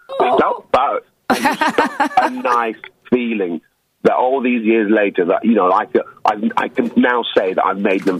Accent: London, United Kingdom; my experiences are of a black man growing up in London.

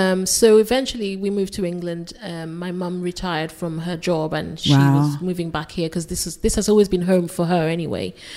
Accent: Lagos, Nigeria; also born or lived in Port Harcourt, Nigeria; I lived in Lagos. I grew up, I was born in Port Harcourt. My early years was in Port Harcourt

